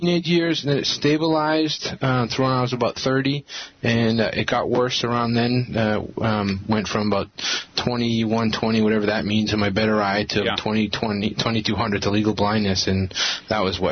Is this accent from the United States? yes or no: yes; Boston, Massachusetts, United States; I grew up in Boston, and I ended up going to the other side of the river to Cambridge